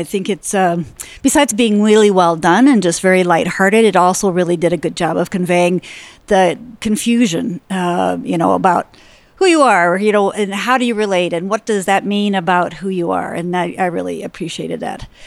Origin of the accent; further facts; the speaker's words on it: Minneapolis, Minnesota, United States; I'm here from Minneapolis.